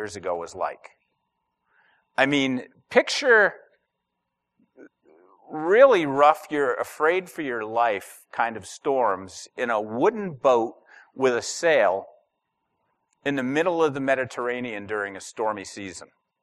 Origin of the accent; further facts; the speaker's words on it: New England, United States; I'm from New England.